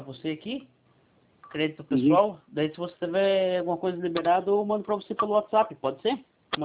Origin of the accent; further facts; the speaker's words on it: Porangaba, São Paulo, Brazil; Então, eu sou de Porangaba mesmo.